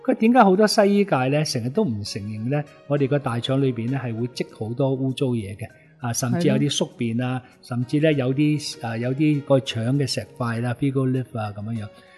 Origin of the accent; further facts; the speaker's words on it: Hong Kong; 因为我哋香港人就系坐厕嘅，冇乜踎厕嘅